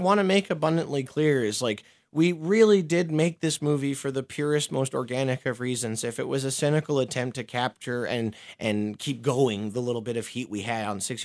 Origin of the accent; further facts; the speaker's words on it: Canada; I think I was lucky being from Canada because that spoiled me